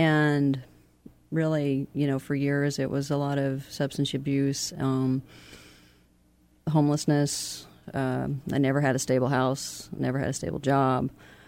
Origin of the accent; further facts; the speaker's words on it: Kentucky, United States; moved away as an adult; I'm originally from Kentucky. I don't want to be too cliche and say I'm a … I am. I know, sad. But basically, I left Kentucky when I was 18